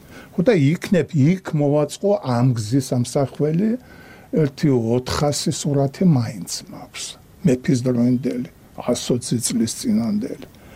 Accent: Batumi, Adjara, Georgia

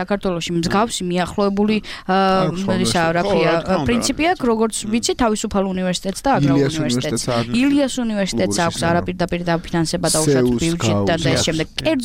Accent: Kutaisi, Imereti, Georgia; გუშინ გავიგე კიდე ქუთაისის უნივერსიტეტში მსგავსი დიდი პრობლემა, მე თვითონ წარმოშობით იქიდანა ვარ

